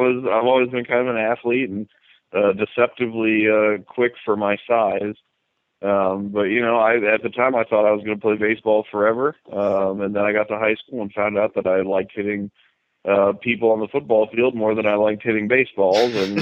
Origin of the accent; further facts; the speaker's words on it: Davenport, Iowa, United States; growing up in the Quad Cities in Davenport, you know, I was an Iowa kid, the Hawkeyes were kind of you know, I bled black and gold for as long as I could remember.